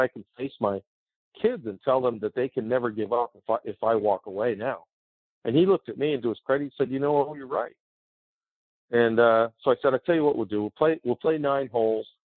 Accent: Washington, District of Columbia, United States; it's Washington, D.C. It's my hometown.

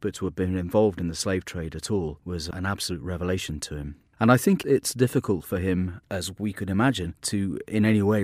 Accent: Yorkshire and the Humber, United Kingdom; I'm originally from Yorkshire and occasionally the odd thing slips out. But mostly I speak in this sort of what you hear now, a sort of slightly neutral, I suppose, received pronunciation, you might call it.

